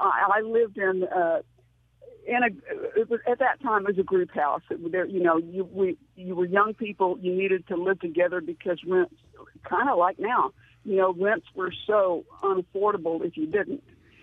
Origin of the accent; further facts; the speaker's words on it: the South, United States; I don't use a dishpan because I'm a Southerner.